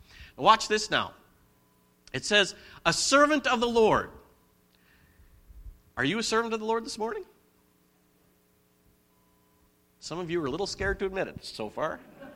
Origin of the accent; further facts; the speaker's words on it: Alberta, Canada; now in Nanaimo, Canada; Now, I grew up in Alberta. Bodies of water do not move. So when I moved here to Nanaimo